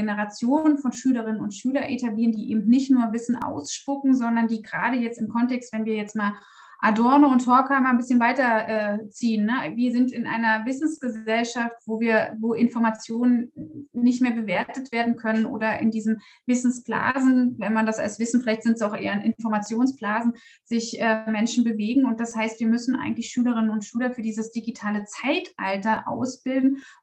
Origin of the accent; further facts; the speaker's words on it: Görlitz, Saxony, Germany; Ich komme leider auch wirklich aus Sachsen, aber nicht aus Dresden, sondern aus Görlitz. Ich bin groß geworden an der deutsch-polnischen Grenze zu Zeiten in den 90er Jahren